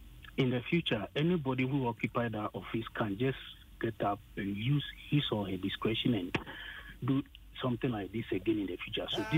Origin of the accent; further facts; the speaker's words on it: Ghana; There's no political motivation anywhere. I'm just a Ghanaian like you, a concerned citizen.